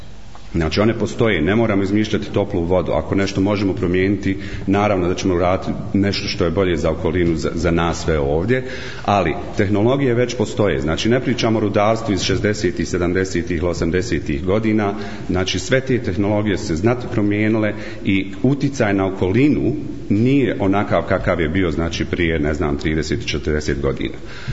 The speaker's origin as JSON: {"language": "Bosnian", "town": "Sarajevo", "region": "Federation of Bosnia and Herzegovina", "country": "Bosnia & Herzegovina", "tie": "born or raised there", "also_born_or_lived": "Australia", "moved": "as an adult", "said": "ja sam rođen u Sarajevu, završio srednju školu u Sarajevu i onda sticam okolnosti završio u Australiji. 20 godina sam živio dole."}